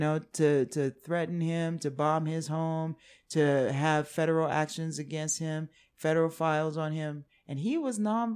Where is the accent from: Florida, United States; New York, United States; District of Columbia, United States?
District of Columbia, United States; Washington; So growing up in Washington, D.C. and having that be a true melting pot, I got to know people from all different backgrounds